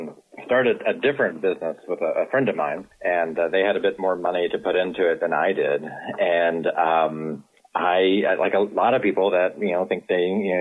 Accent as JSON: {"language": "English", "region": "Texas", "country": "United States", "moved": "yes", "lives_now": "Kalamazoo, United States", "said": "For the most part, Northeast Texas."}